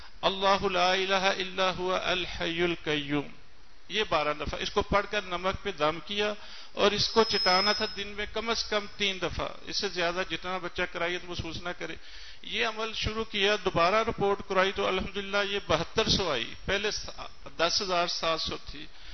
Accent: Sahiwal, Punjab, Pakistan; میرا تعلق ساہیوال سے ہے.

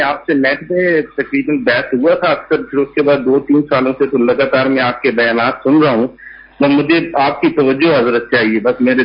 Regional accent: Pakistan; moved away; پاکستان سے یہاں میں آیا ہوں

